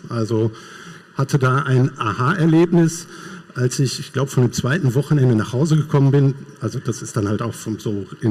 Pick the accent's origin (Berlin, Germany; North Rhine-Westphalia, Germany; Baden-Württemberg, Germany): North Rhine-Westphalia, Germany; Bin Westfale und bin offiziell im Ostwestfälischen mittlerweile beheimatet, in der Nähe von Kassel, was eben nicht mehr Westfalen ist.